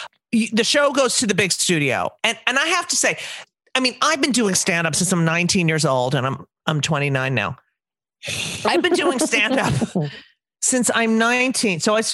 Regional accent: New Jersey, United States; and I'm also from New Jersey, and I've known him.

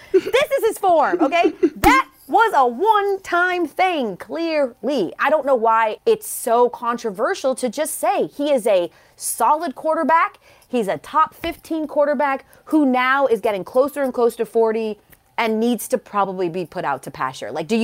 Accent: Atlanta, Georgia, United States; So I'm obviously a Broncos fan, but I'm from Atlanta, so I love Falcons fans.

